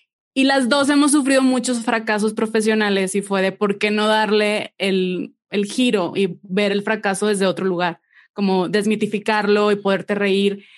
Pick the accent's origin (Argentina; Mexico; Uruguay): Mexico; Monterrey, Nuevo León; Soy de Monterrey y soy comediante